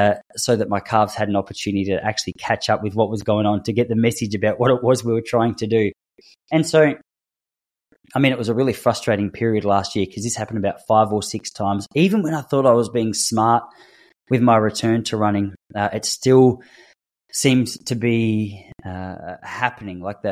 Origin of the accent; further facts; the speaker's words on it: Point Lonsdale, Victoria, Australia; I coincidentally organized a run with a friend who lives in Point Lonsdale, which is my hometown.